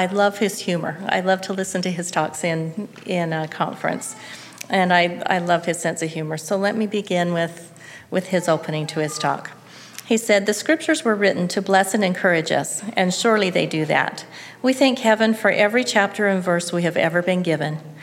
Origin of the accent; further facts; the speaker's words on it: Salt Lake City, Utah, United States; also born or lived in Spanish Fork / Pleasant Grove; now in Orem, United States; I was raised in Salt Lake City till I was about 12 years old, and then my family moved down to Spanish Fork, and I've lived in the Spanish Fork Payson area ever since.